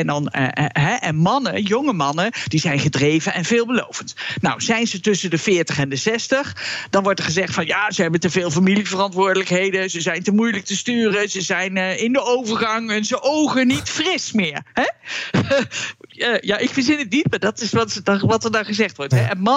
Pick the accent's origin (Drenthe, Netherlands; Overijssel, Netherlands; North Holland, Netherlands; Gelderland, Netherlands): Gelderland, Netherlands; Nijmegen; Ik ben Nijmeegse van origine.